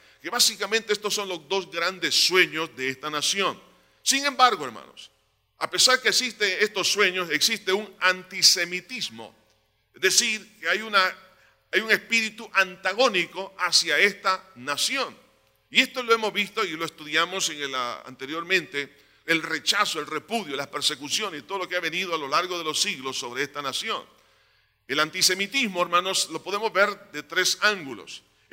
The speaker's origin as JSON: {"language": "Spanish", "country": "El Salvador", "said": "Porque aunque nosotros somos ciudadanos, ¿verdad?, de nuestro país, El Salvador, hablando desde el punto de vista natural"}